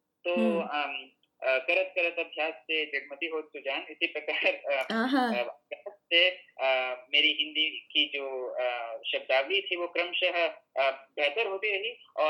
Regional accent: Karnataka, India; first language Kannada; Hindi is a second language; घरेलू वातावरण में जो हमारी मातृभाषा है वो कन्नड़ है, क्योंकि हम सब कर्नाटक रहते हैं

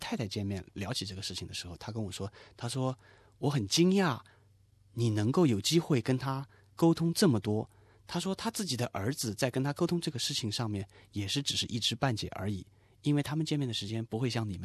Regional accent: China; 我说我从中国大陆来。

